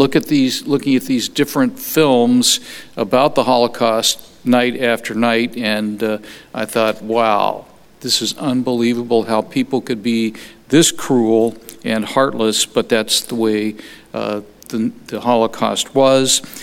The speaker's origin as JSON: {"language": "English", "town": "Los Angeles", "region": "California", "country": "United States", "tie": "born or raised there", "said": "until I was growing up in Los Angeles."}